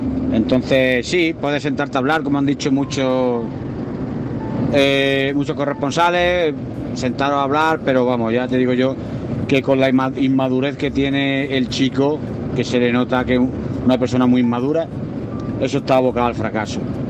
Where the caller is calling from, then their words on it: Jaén, Andalusia, Spain; corresponsal de Jaén.